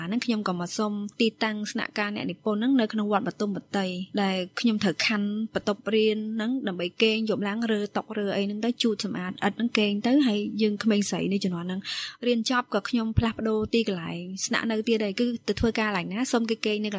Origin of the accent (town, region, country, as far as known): Mekong Delta, Vietnam; born or raised there; moved away